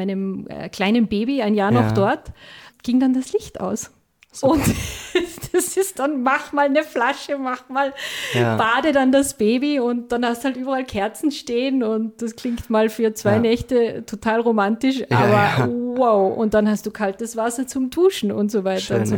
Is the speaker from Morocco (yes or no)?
no; Austria; ja, ich bin eine Österreicherin, ich lebe gerne hier, ich bin gerne wieder